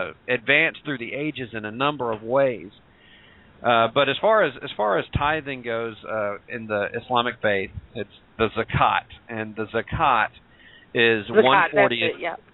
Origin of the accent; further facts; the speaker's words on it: Georgia, United States; I'm from Georgia, so I'm going to try to get up there.